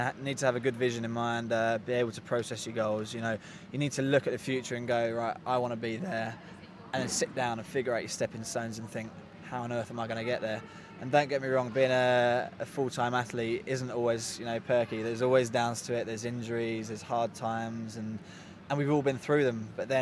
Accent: London, United Kingdom; now in Sheffield, United Kingdom; I'm from London originally. I've been in Sheffield now for 7 years

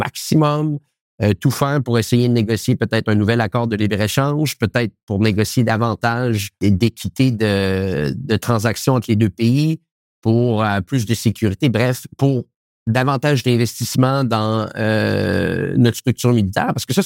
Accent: Canada; je pense que c'est également ça qu'on doit se poser comme question en tant que Canadien

